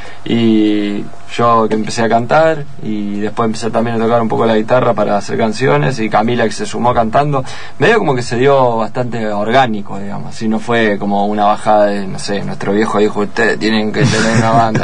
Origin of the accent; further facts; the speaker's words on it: Necochea, Buenos Aires Province, Argentina; nosotros somos de Necochea y arrancamos desde ese lugar.